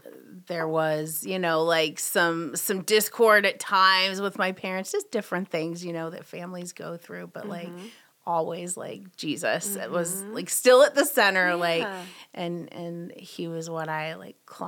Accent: Boulder, Colorado, United States; Growing up in Boulder, I was part of a youth group that really like emphasized missions.

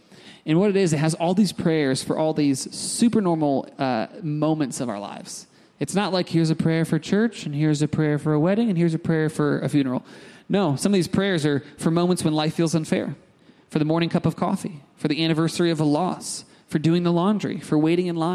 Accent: United States; We grew up in America.

